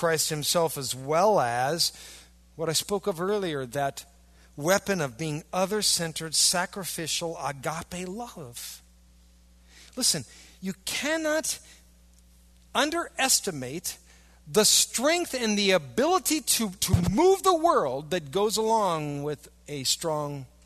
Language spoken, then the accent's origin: English; Wisconsin, United States; I know we're from Wisconsin. We'd like that, okay?